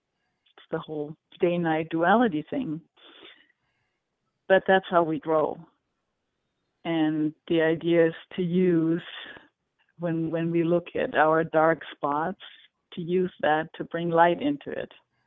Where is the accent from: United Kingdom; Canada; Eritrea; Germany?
Germany; now in United States; I am a foreign national, so I'm from Germany, but I live in the United States